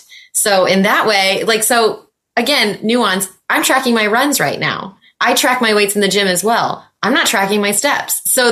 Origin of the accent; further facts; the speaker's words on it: Midwest, United States; As a Midwesterner, I 1,000% can understand this. The humidity these days is disgusting.